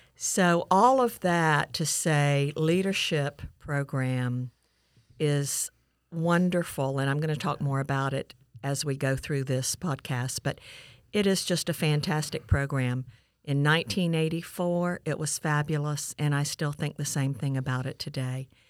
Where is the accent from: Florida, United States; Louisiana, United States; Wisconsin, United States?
Florida, United States; Auburndale; I am an Arbondalian from Arbondale, Florida, my entire life. Born in Winter Haven Hospital, and still love living in Arbondale